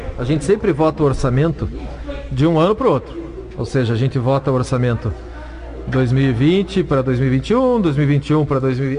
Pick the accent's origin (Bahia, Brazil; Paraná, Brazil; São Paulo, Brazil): Paraná, Brazil; Aqui eu sou do Norte Pioneiro, é a região que eu milito politicamente e empresarialmente, é a região que eu vivo, né? Que eu crio meus filhos.